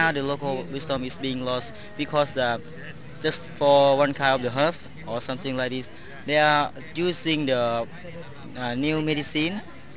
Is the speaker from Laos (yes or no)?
yes; Laos; I come from Laos.